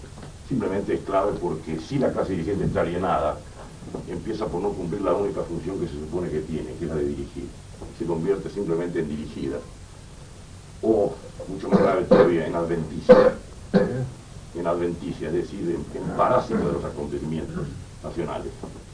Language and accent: Spanish; Argentina; solamente los argentinos podemos liquidar algo nacional con tanto cariño